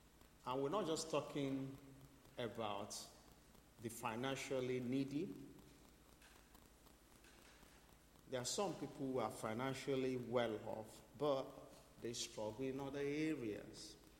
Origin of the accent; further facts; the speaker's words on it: Nigeria; Many of you will know I'm Nigerian, okay?